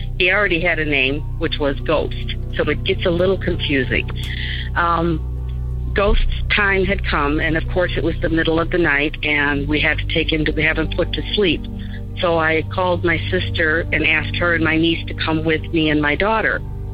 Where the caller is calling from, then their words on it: Chicago, Illinois, United States; I'm calling from the Chicago area